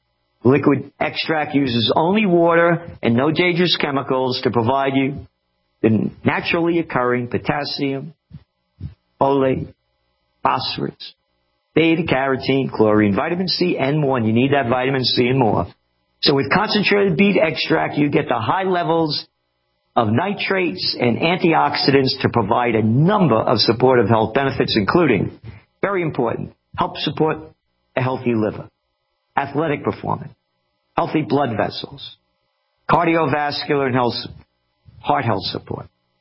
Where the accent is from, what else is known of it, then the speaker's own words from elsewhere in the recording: Bronx, New York, United States; Parking lot, I grew up right near the Bronx Zoo, by the way.